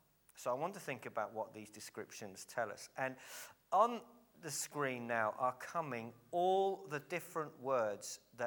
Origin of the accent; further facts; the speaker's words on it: Cambridge, East of England, United Kingdom; now in Sutton Coldfield, United Kingdom; Those who don't know me, I'm from Cambridge, but I'm minister of a church in Sutton Coalfield on the edge of Birmingham.